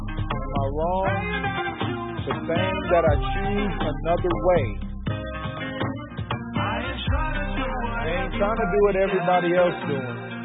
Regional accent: Chicago, Illinois, United States; I mean, I'm from Chicago, and I grew up in the inner city.

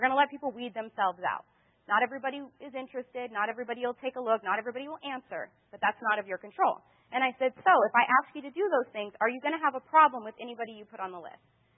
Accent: Oregon, United States; also born or lived in California; But for me, when I got started, I was from Oregon, and I lived in California.

